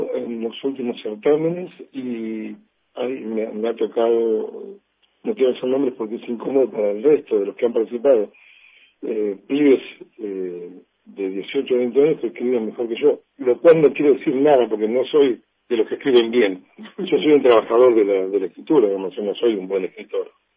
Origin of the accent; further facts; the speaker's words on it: Bolívar, Buenos Aires Province, Argentina; Yo recuerdo cuando era chico leíamos en Bolívar a dos o tres autores.